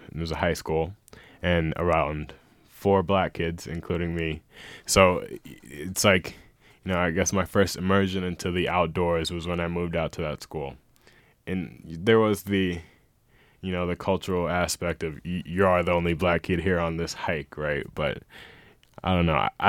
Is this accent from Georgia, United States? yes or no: yes; Atlanta, Georgia, United States; I grew up in Atlanta myself.